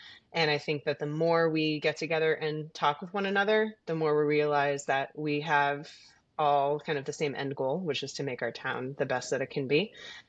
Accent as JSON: {"language": "English", "region": "Missouri", "country": "United States", "tie": "born or raised there", "also_born_or_lived": "Boston / California", "lives_now": "Burlington, United States", "said": "I grew up in Missouri. I went to school at BU, Boston University, and left for California for 5 years and then came back and lived in a neighboring town and then moved to Burlington."}